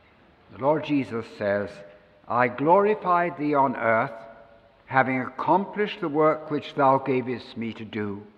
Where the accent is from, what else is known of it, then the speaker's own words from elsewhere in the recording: England, United Kingdom; moved away as an adult; now in United States; 50 years ago this year that I came to this country for the first time. My wife was from Minnesota, and I came from England.